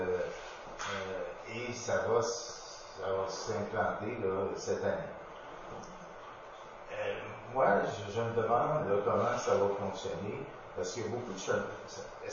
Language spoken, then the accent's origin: French; Switzerland; Donc, puis on a des beaux bureaux, puis on est suisse